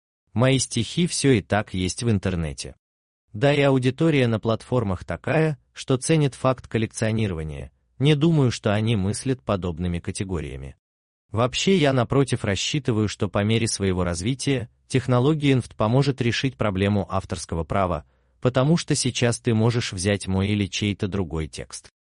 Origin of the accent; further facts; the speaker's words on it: Novgorod Oblast, Russia; Новгородской области, откуда я родом